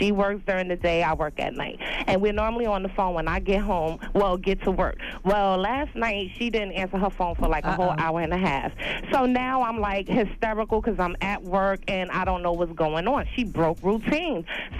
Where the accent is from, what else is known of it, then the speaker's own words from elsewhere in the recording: Brooklyn, New York, United States; now in Newark, United States; I'm from Brooklyn, but I live in Jersey now.